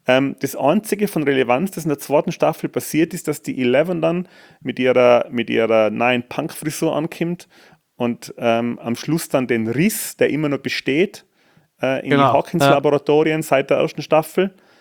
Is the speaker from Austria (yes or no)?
yes; Tyrol, Austria; ich bin ja aus dem Außerfern